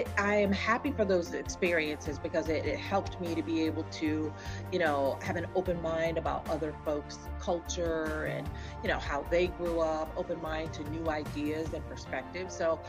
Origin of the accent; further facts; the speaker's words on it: Akron, Ohio, United States; So for me, growing up in Akron was all about family on both sides for me